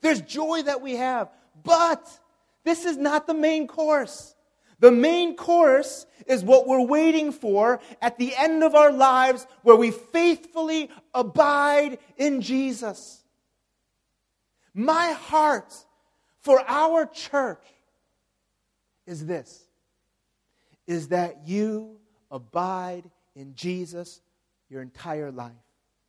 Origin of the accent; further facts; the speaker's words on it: United States; There's one thing I miss about I'm from the United States. There's one thing I miss about the United States, especially eating out.